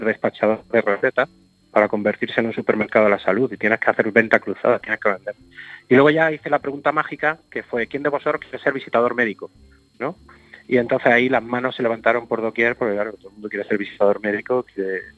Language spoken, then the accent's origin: Spanish; Granada, Andalusia, Spain; yo soy de Granada, ¿vale? Y estudiar en Madrid pues cuesta un dinero